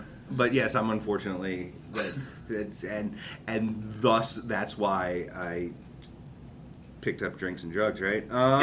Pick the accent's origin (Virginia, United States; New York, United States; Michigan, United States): Virginia, United States; Fredericksburg; Well, I grew up in Fredericksburg, Virginia.